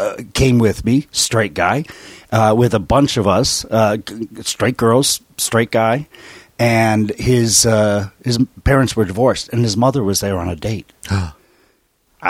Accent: Cleveland Heights, Ohio, United States; I grew up in Cleveland Heights in the 70s.

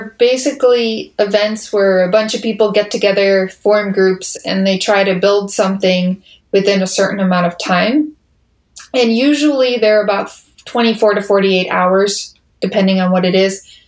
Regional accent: Boston, Massachusetts, United States; now in Indianapolis, United States; So I grew up in Boston, and I spent most of my life there. I moved here several years ago.

